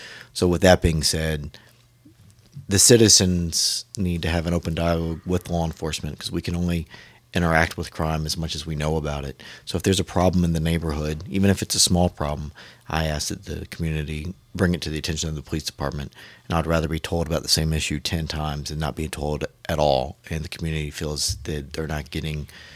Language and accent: English; Poquoson, Virginia, United States; Born and raised in Pocosin. I did all 12 grades of school there.